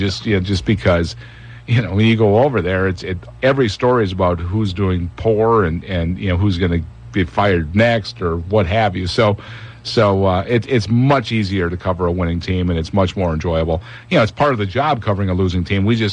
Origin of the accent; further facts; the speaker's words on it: Green Bay, Wisconsin, United States; I was born and raised near Green Bay. And you know what? My dad ran the American Legion Club in Seymour, Wisconsin